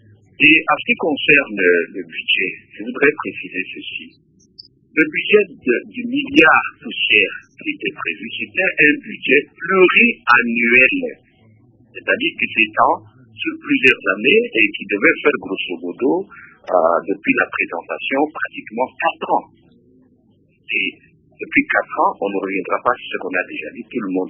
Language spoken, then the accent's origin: French; Kinshasa, DR Congo; Les gens viennent chez nous à RDC, à Kinshasa